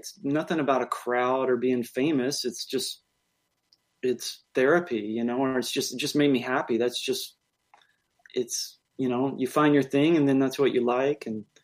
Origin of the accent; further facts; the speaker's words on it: Houston, Texas, United States; Well, I'm from Houston, Texas, and I started playing guitar because my mom played guitar.